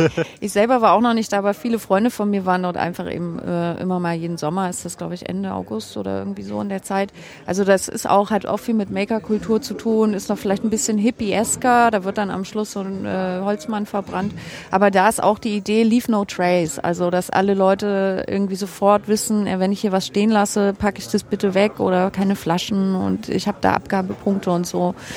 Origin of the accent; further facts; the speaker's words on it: Hamburg, Germany; Und da haben wir auch ein bisschen den Vorteil als Hamburger, im Gegensatz zu ganz vielen anderen, die von weit her reisen.